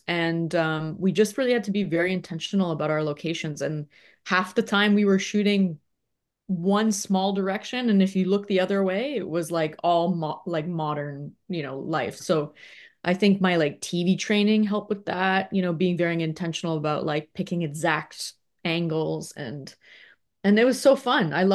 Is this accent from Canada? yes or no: yes; Canada; And I'm Canadian